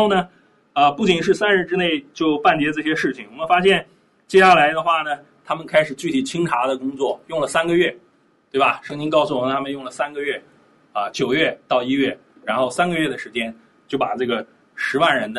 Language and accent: Chinese; China; 我们中国人说历史都是任人装扮的小姑娘